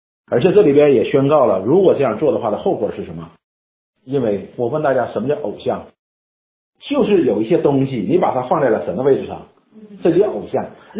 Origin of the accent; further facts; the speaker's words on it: China; 我们中国人有名讳嘛，对吧